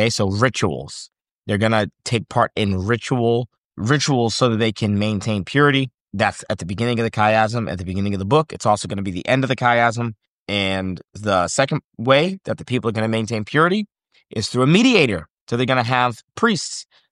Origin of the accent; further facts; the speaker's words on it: Boston, Massachusetts, United States; I'm from Boston, Massachusetts, if you can't tell.